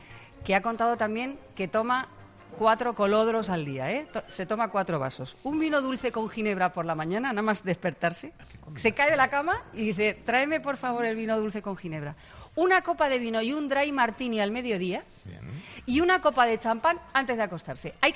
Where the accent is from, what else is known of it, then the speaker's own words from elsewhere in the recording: Albacete, Castilla-La Mancha, Spain; yo soy de Albacete